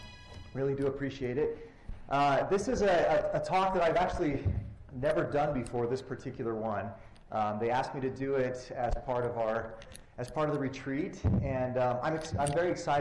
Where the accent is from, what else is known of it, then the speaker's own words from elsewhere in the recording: Moab, Utah, United States; I grew up in Moab, Utah, and had a fantastic youth. I mean, just growing up there in that beautiful area was amazing.